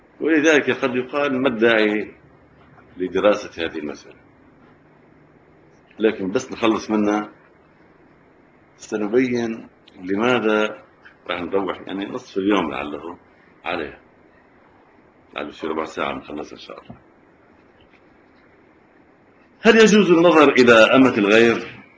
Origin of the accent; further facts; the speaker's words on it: Lebanon; يعني الآن إحنا محل ابتلاء خصوصا عندنا في لبنان